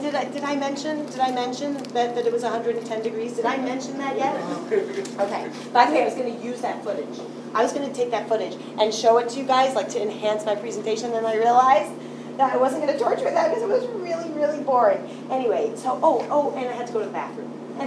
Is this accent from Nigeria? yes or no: no; Memphis, Tennessee, United States; I'm from Memphis, and I don't know if any of you know him.